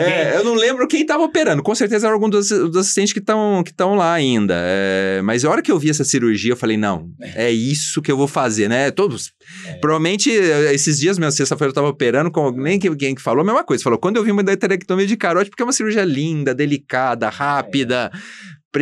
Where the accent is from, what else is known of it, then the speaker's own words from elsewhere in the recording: Cruzeiro, São Paulo, Brazil; now in São Paulo, Brazil; eu sou do interior, eu sou do Vale do Paraíba. Eu sou de uma cidade que chama Cruzeiro, uma cidade pequena, fica perto de Aparecida do Norte, indo para o Rio de Janeiro e indo para Minas, faz fronteira com Minas. Por isso que eu tenho esse sotaque.